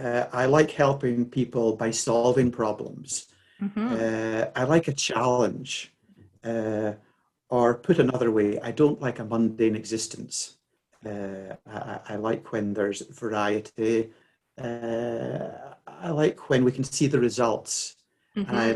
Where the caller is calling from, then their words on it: Aberdeen, Scotland, United Kingdom; I'm tuning in from Aberdeen in Scotland in the UK.